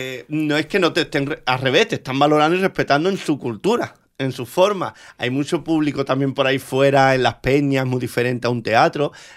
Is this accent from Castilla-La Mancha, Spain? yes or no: no; San Fernando, Andalusia, Spain; Fue después de 15 años sin bailar en mi tierra, volví, presenté este espectáculo allí en el teatro